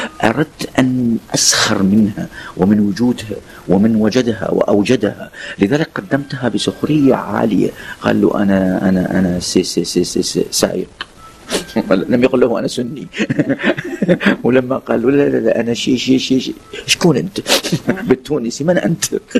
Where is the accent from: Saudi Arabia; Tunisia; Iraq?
Iraq; بالعباءة العراقية اللي هي رمز كبير عندنا في العراق